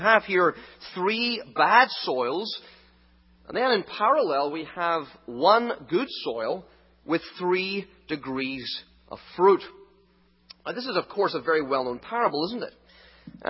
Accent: Northern Ireland, United Kingdom; Growing up in Northern Ireland, I used to enjoy hiking in the hills.

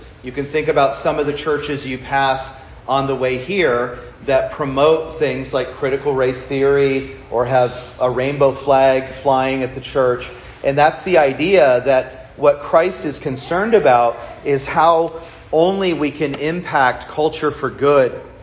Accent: Pennsylvania, United States; And I grew up in Pennsylvania. You know, I grew up around Amish people and, you know, little towns with places where you'd tie your horse to go in the store because of so many Amish.

